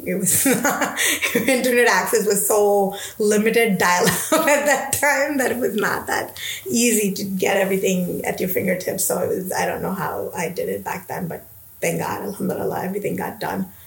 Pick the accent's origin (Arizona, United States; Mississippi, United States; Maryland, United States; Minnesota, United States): Minnesota, United States; also born or lived in Hyderabad, India; So my teenage years here, so I do feel like I grew up in Minnesota. So I do call myself a Minnesotan. But my early years were in India, Hyderabad. So kind of mix of both.